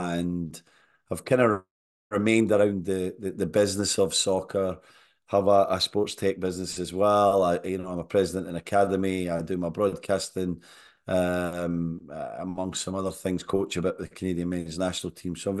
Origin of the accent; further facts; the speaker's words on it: Stirling, Scotland, United Kingdom; Yeah, I was born in Stirling, Scotland, central Scotland, in 1980, and kind of grew up there with a younger brother and then eventually a younger sister, 9 years younger than me.